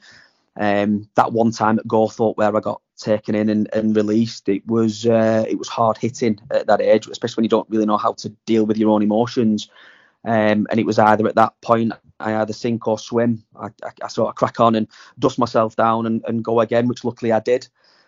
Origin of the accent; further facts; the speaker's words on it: Burnley, North West England, United Kingdom; So I grew up in Burnley, Burnley and Briarfield.